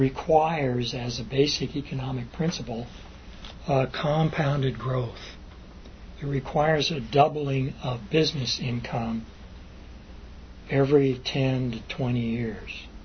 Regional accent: Los Angeles, California, United States; There was public transportation that worked, at least where I lived. I grew up in West Los Angeles.

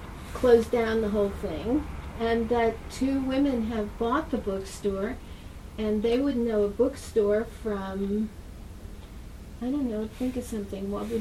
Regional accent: East Coast, United States; And I mind you, I'm from the East Coast, and words like "you're the one," you know.

